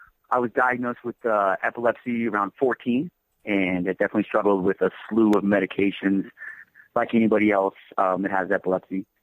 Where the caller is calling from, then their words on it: Denver, Colorado, United States; I'm calling you from Denver, Colorado.